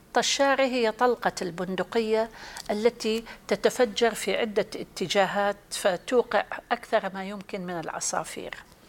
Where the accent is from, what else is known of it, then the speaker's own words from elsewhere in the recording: Iraq; أنا عراقية صحفية بالدرجة الأولى